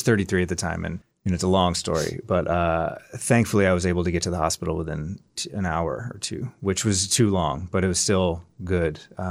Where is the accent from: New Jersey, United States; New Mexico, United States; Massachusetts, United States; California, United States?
Massachusetts, United States; moved away as an adult; I grew up in Massachusetts. I was in my early 20s, and I just felt like I couldn't grow.